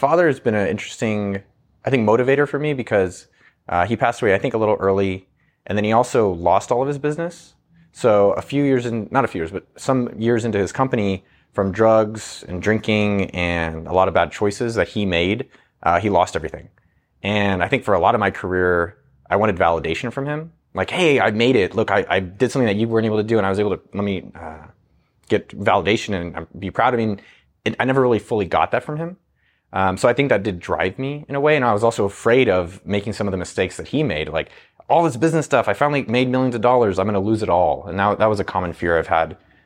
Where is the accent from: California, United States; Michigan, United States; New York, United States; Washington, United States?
California, United States; I grew up in Silicon Valley, like a few miles from Apple.